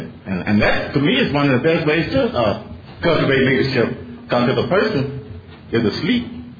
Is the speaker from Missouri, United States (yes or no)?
no; Detroit, Michigan, United States; I'm an addict from Detroit.